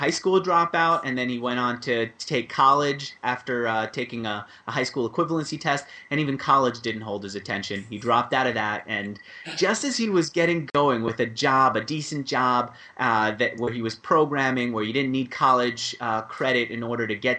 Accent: New York, United States; I grew up in New York, and if you've ever been to New York or any of your listeners have been to New York, you've got a sense of what I must have experienced every day.

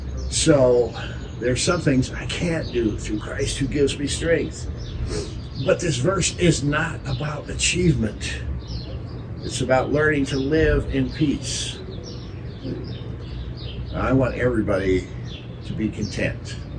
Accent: United States; born there; I was born in America. I was born white.

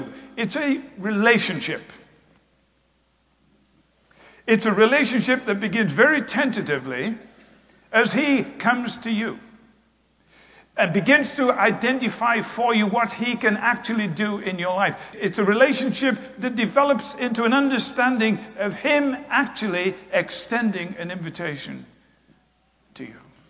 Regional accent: England, United Kingdom; When I was a kid growing up in England

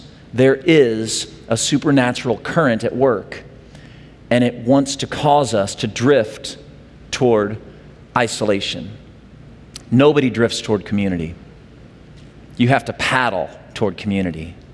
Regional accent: Lake of the Ozarks, Missouri, United States; So I grew up in Lake of the Ozarks, Missouri.

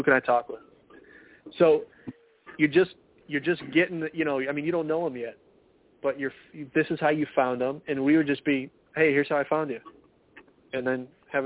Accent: Denver, Colorado, United States; I'm from Denver. I'm a real estate investor

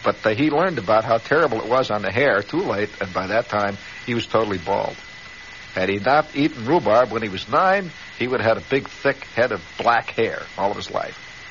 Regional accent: Indiana, United States; For example, there was a belief in Indiana. Now I came from Indiana.

